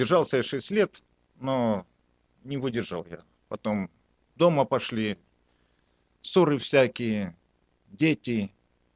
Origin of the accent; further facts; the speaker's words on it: Kazakhstan; 40 лет. Я родился в Казахстане, вырос там.